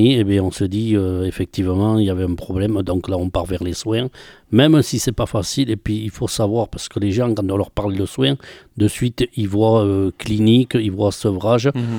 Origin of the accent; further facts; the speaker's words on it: Dax, Nouvelle-Aquitaine, France; born there; je suis né à Dax et jeune déjà entre potes, on s'alcoolisait.